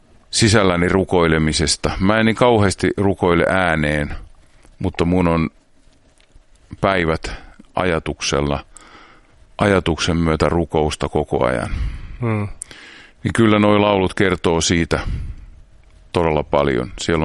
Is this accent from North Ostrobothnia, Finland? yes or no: no; Tampere, Pirkanmaa, Finland; Mä en ole pohjalainen, mä oon syntyperäinen Tampereella